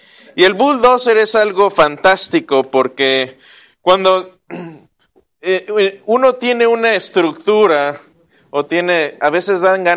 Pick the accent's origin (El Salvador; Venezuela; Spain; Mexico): Mexico; Querétaro; donde yo crecí, en Querétaro, crecí en un lugar que era una colina, y se veía un pueblo de enfrente